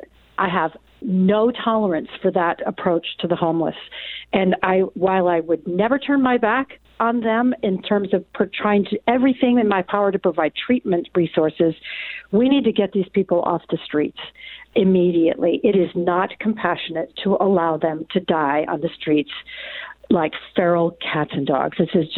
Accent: Williamsburg, Virginia, United States; also born or lived in Wisconsin; now in Oregon, United States; I was born in Wisconsin, raised in Williamsburg, Virginia, which tells you a little bit about why I am a big believer in the Constitution

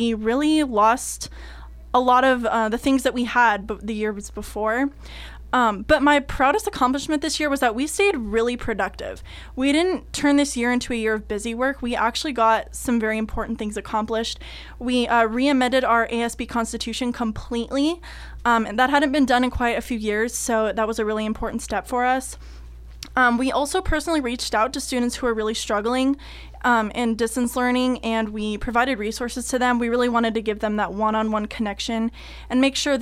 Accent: Washington, United States; now in Roseburg, United States; So I grew up in Washington, in a really small town, and my school was like a 3A. So coming to Roseburg, to me, it's a big school.

